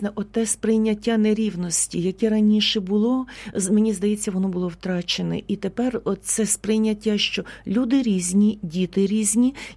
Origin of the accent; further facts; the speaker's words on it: Mamaivtsi, Chernivtsi Oblast, Ukraine; born there; Народилася я на Буковині під Чернівцями, там таке дуже гонорове село Мамаївці, гарне таке величезне село, в ньому тепер 4 церкви, але набагато більше ресторанів, ну таке воно пишне село.